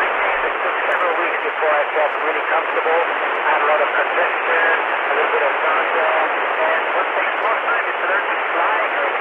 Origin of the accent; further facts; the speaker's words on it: Montreal, Quebec, Canada; Actually, the first photos I took were from my hometown, Montreal, in Canada.